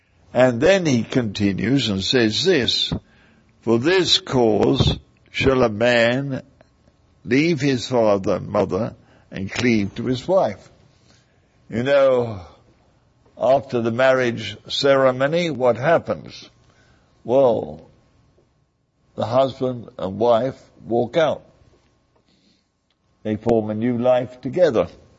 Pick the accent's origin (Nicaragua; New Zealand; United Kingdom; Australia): United Kingdom; England; now in United States; For example, I come from England. And we drive on the left-hand side of the road.